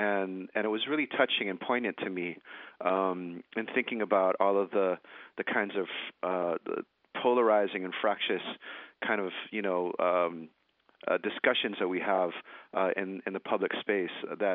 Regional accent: Honolulu, Hawaii, United States; as a young kid growing up in Honolulu, Hawaii, in a multicultural society

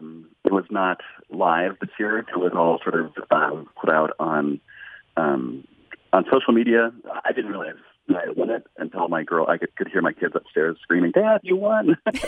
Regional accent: Bemidji, Minnesota, United States; I grew up in Bemidji. My parents were educators.

